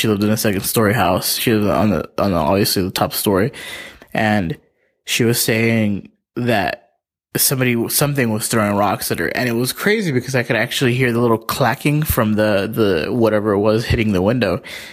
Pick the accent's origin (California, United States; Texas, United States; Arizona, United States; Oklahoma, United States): California, United States; Palmdale; I'm from Palmdale, California.